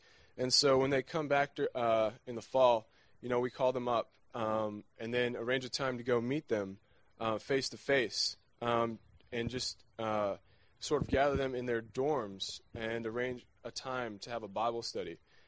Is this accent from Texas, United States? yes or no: yes; Lubbock, Texas, United States; and we're from Lubbock, and we go to Texas Tech.